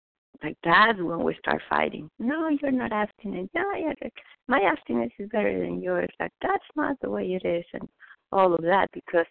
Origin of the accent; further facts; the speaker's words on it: Mexico City, Mexico; So I was raised in Mexico City, and that's the way that I was.